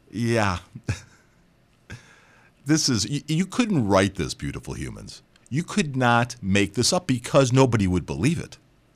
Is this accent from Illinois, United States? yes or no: yes; Morton Grove, Illinois, United States; I grew up in a village called Morton Grove.